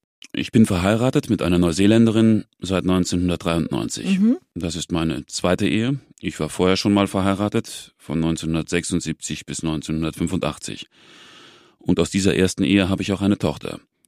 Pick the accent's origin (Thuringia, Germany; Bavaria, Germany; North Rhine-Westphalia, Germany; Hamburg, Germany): Bavaria, Germany; Munich; born there; Ja, also 1950 wurde ich in München geboren.